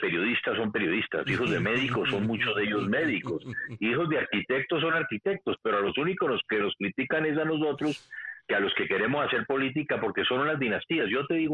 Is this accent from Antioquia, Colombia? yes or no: no; Bogotá, Colombia; born there; Yo nací en Bogotá. Mi familia es bogotana por el lado de mi padre. La familia de mi padre es de un departamento o un estado, como sería en Estados Unidos, cercano a Bogotá.